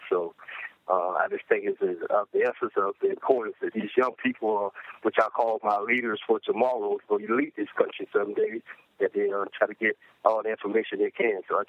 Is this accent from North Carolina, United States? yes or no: yes; North Carolina, United States; And growing up in the San Diego, North Carolina, where my home is, actually where I still reside, I live there now.